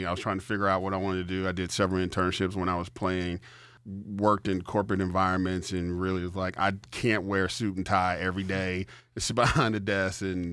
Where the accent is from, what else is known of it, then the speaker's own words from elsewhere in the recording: Cleveland, Ohio, United States; now in Detroit, United States; I started my career in Detroit. I'm originally from Cleveland, Ohio.